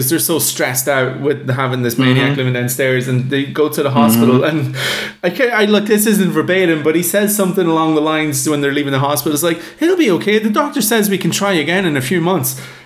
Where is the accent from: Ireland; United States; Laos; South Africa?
Ireland; as an Irish person, I feel like I should say Morin